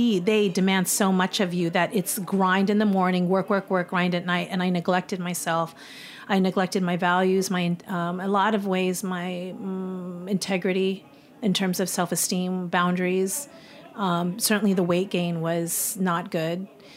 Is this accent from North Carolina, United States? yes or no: no; San Diego, California, United States; I'm from Cali, yeah. I grew up in San Diego, and then I went to college at the University of San Francisco.